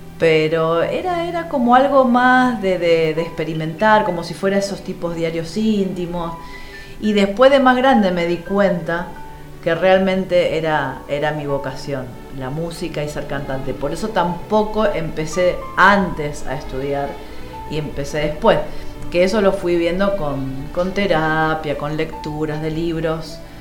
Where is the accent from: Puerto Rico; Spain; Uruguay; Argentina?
Argentina; Buenos Aires; moved away as an adult; also born or lived in San Rafael; yo soy de acá, soy porteña. Nada más que por cuestiones de amor, me fui para San Rafael, Mendoza. Ahí me radiqué con mi familia, tuve mis hijos. Y bueno, ahora estoy un poquito entre Buenos Aires, San Rafael.